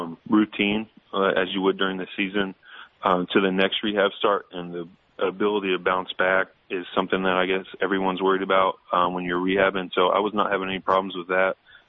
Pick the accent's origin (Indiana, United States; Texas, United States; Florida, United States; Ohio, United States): Indiana, United States; Indianapolis; now in St. Louis, United States; Growing up in Indianapolis, we had a minor league team, but it wasn't a big deal.